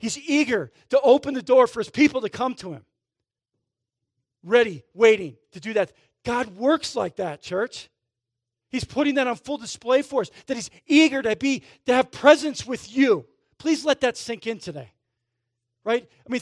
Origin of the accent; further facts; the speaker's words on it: United States; We get to go wherever we want because we're American, right?